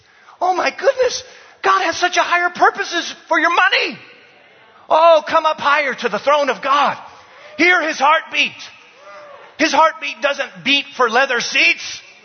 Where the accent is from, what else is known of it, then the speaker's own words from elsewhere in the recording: Zambia; We're from Zambia. We live in the most generous nation on planet Earth. We're a donor nation.